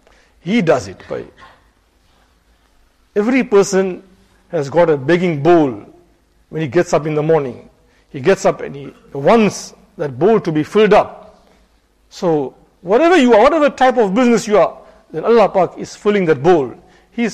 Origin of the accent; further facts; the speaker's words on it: India; moved away as an adult; I remember when I came from India about 31 years ago.